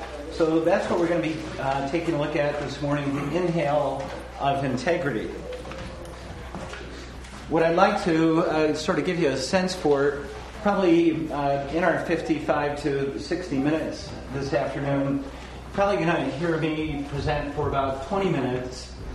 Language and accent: English; Seattle, Washington, United States; I'm from Seattle, Washington.